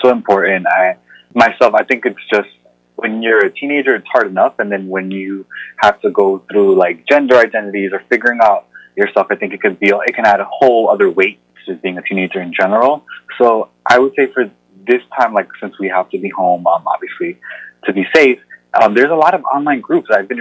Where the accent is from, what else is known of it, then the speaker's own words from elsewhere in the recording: New York, United States; being born and raised in New York, I'm so used to like getting on the train, being on the go